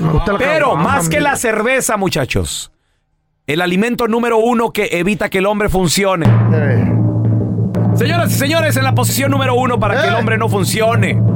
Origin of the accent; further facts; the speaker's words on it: Chihuahua, Mexico; Soy de Chihuahua, hermano